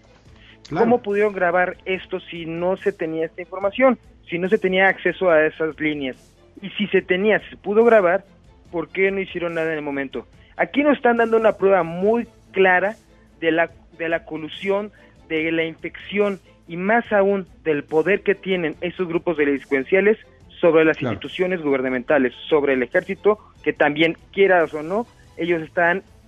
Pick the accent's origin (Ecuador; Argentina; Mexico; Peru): Mexico; algo que a los mexicanos nos da pánico, yo hablando como mexicano